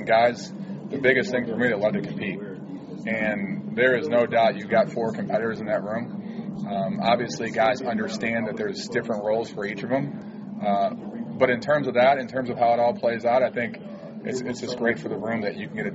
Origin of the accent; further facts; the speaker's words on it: Cleveland, Ohio, United States; just because I grew up obviously in Cleveland, Ohio.